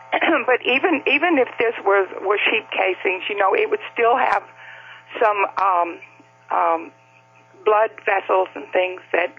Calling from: Arkansas, United States; in Arkansas.

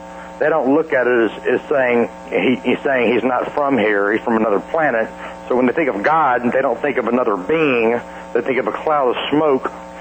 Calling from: Atlanta, Georgia, United States; in Atlanta.

